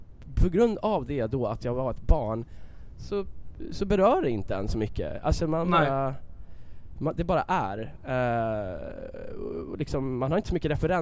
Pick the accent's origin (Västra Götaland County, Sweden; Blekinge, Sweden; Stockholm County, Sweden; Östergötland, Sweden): Stockholm County, Sweden; Stockholm; Jag är uppväxt på Södermalm i Stockholm.